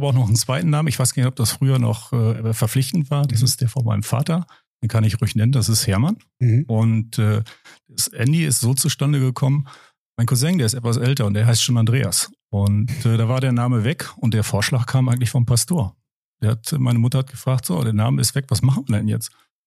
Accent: Hoogstede, Lower Saxony, Germany; Komme gebürtig aus Hochstede, bin dort auch aufgewachsen. Lebe jetzt aber seit über 20 Jahren schon mit meiner Frau und meinen beiden Kindern. Das sind zwei Mädels in Emlichheim. Und bin eigentlich komplett in der Grafschaft verwurzelt.

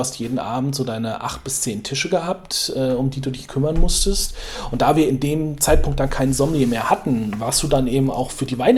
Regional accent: Bavaria, Germany; born there; Also ich komme ja gebürtig aus einer Weinbauregion. Ich bin in Franken geboren

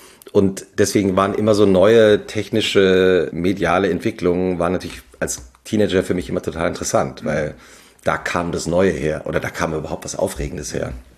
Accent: Langgöns, Hesse, Germany; Ich bin ja im Dorf aufgewachsen in Langgöns, also nördlich von Frankfurt. Bei Gießen bin in Butzbach zur Schule gegangen. Das ist in der Wetterau, ein bisschen weiter südlich.

